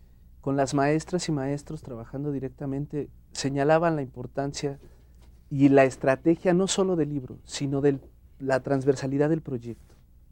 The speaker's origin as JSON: {"language": "Spanish", "country": "Mexico", "said": "uno de los mejores ejercicios que podemos hacer como mexicanas, como mexicanos, es dialogar con el otro."}